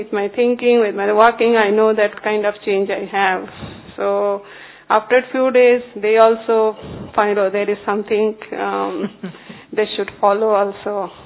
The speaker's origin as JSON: {"language": "English", "town": "Toronto", "region": "Ontario", "country": "Canada", "said": "I'm from Toronto, Canada also, like you. Etobicoke Center."}